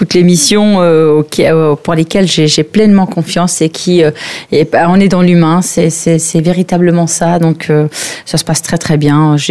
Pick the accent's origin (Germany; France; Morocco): France; Grand Est; now in Val-d'Oise, France; Avant d'être valdoisienne, je suis aussi lorraine de cœur. Je viens de la Moselle.